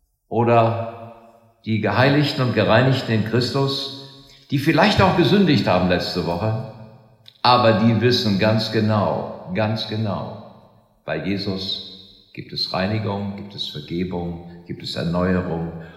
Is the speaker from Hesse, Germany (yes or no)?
yes; Eschwege, Hesse, Germany; Und das ist mein Heimatort, wo ich zur Schule gegangen bin, Eschwege, an der ehemaligen Grenze.